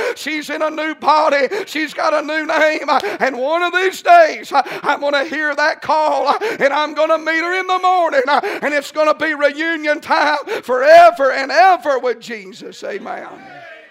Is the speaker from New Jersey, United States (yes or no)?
no; Georgia, United States; I mean, I'm from North Georgia. I know what hither means.